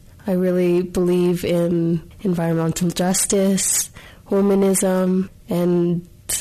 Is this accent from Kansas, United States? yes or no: no; New Mexico, United States; I'm a native New Mexican.